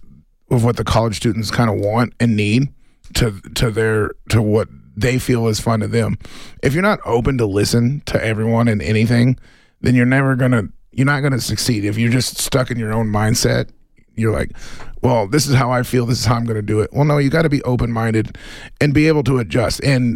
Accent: Texas, United States; Growing up in Texas, you know, I lived in honky tonks.

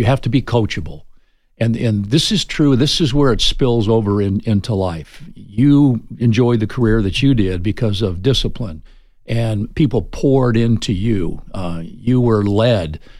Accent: Montana, United States; I grew up in Montana. Nobody in Montana had ever heard of water polo.

